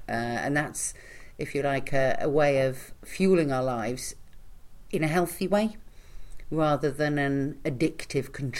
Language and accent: English; London, United Kingdom; when I was a kid growing up in London in the 1970s, late 60s and early 70s